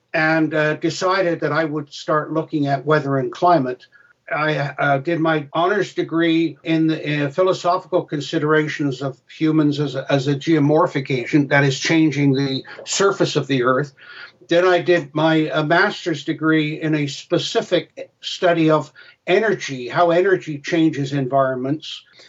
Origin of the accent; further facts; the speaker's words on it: England, United Kingdom; But I was born in England.